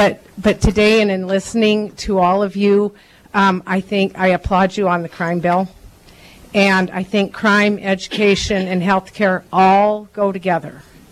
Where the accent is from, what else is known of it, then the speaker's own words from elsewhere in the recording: Seward, Alaska, United States; I'm from Seward.